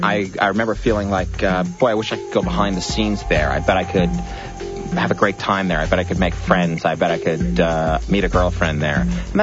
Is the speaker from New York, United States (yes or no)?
yes; New York, United States; I'm from New York, so I didn't know many people out here.